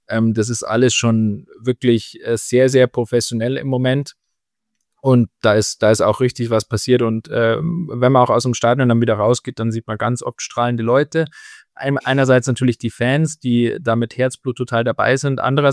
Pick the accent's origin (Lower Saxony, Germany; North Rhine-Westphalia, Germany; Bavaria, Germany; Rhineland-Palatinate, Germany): Bavaria, Germany; Landshut; bei mir in meiner Heimatstadt in Landshut